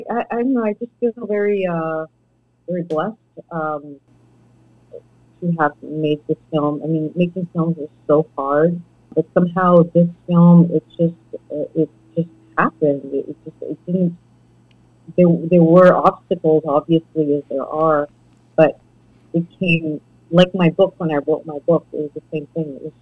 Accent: Trois-Rivières, Quebec, Canada; that growing up in Trois-Rivières, the crucial part of my childhood.

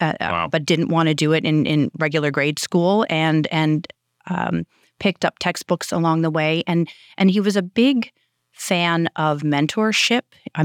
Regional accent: Gaspereau, Nova Scotia, Canada; born there; now in Halifax, Canada; I was born in the Annapolis Valley, Nova Scotia, in a small community called Gaspereau. I was born at the Wolfville Hospital, which doesn't exist anymore. I currently live in Halifax.

